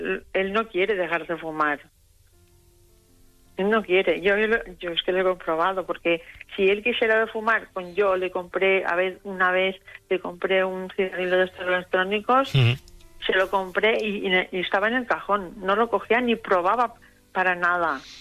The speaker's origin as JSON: {"language": "Spanish", "region": "Balearic Islands", "country": "Spain", "said": "Somos de Baleares, somos isleños."}